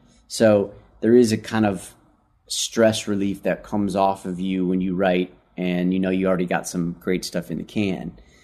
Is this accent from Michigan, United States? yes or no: yes; Detroit, Michigan, United States; and I'm from Detroit, and I love his voice, and he loves soul music as much as I do.